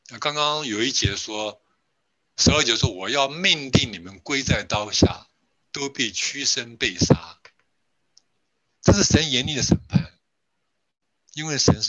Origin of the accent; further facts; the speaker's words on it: China; 但是我们中国人说上梁不正下梁怎么样，就歪掉了。